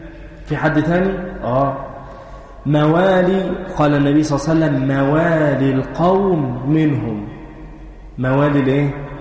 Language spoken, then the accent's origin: Arabic; Egypt; لأن ده بيحدث عندنا في مصر.